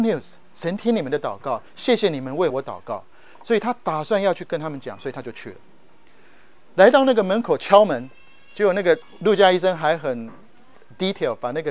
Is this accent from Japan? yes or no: yes; Japan; now in Taiwan; 我小时候在日本长大，所以我会日文。这一次回到台湾